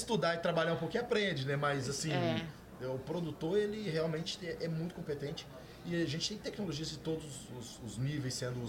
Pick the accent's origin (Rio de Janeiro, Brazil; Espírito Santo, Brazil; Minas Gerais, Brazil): Espírito Santo, Brazil; Eu sou capixaba